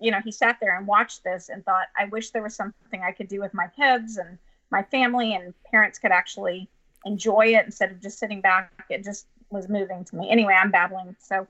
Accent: Florida, United States; now in Houston, United States; I grew up in Florida. I've been to Disney World, Disneyland, both of them.

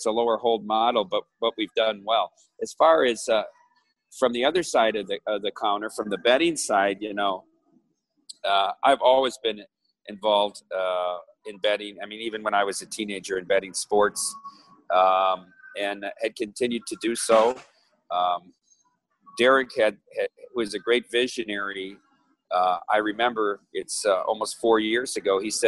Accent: Iowa, United States; I'm originally from Iowa.

